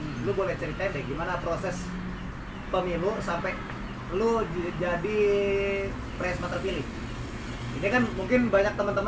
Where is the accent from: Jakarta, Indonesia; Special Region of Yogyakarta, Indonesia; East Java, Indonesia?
Special Region of Yogyakarta, Indonesia; Yogyakarta; Gua orang Jogja, Muhammadiyah semua tuh rata-rata tuh Jogja.